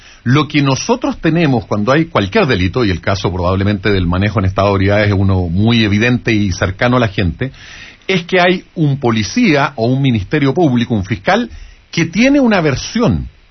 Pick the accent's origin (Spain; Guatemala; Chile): Chile; donde están los problemas de nosotros como chilenos.